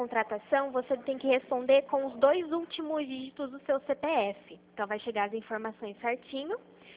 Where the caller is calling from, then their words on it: Americana, São Paulo, Brazil; Eu sou aqui de Americana, fico na rua 7 de setembro.